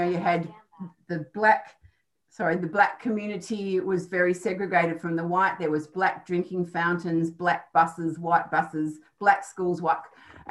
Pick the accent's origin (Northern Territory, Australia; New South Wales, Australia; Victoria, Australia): Victoria, Australia; Melbourne; also born or lived in United States; I was born in the 50s. I was raised in Melbourne. I had the experience of living in the States just after President Kennedy was shot. So I was 9.